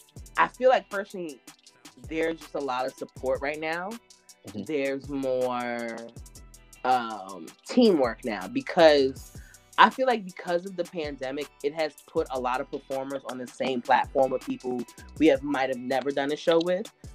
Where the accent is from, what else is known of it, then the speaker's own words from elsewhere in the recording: New York City, New York, United States; So it's just all about being born and raised in New York